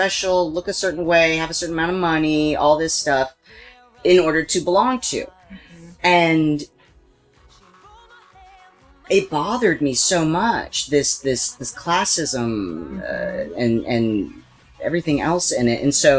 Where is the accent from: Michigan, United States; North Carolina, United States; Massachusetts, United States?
Michigan, United States; Flint; So I'm from Flint, Michigan. And then Grand Rapids is over there, so this is only like an hour and a half, 2 hour drive.